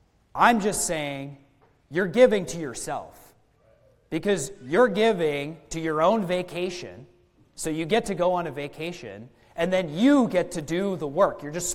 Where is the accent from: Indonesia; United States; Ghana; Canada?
Canada; because I'm from Canada and I speak a little bit of French.